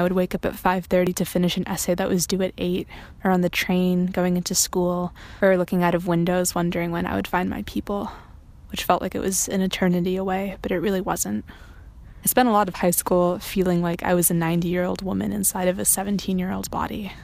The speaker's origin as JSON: {"language": "English", "region": "New England", "country": "United States", "tie": "born or raised there", "also_born_or_lived": "Massachusetts / Colorado / Vermont", "moved": "yes", "lives_now": "Squamish, Canada", "said": "I grew up in New England, and I went to high school in three different states, Massachusetts, Colorado, and Vermont."}